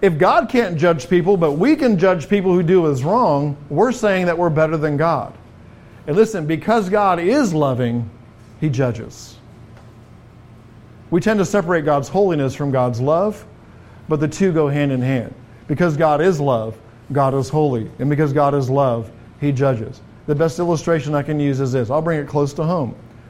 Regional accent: England, United Kingdom; now in United States; I grew up in England under Maggie Thatcher.

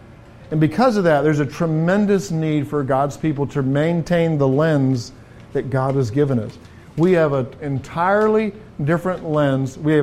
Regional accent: England, United Kingdom; now in United States; I grew up in England under Maggie Thatcher.

